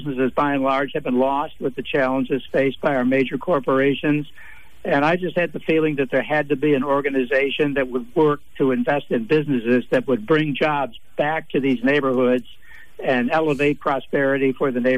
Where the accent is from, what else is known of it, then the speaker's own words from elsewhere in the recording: Rochester, New York, United States; I was born and raised in Rochester, as were my parents, and they grew up near North Clinton Avenue in the city.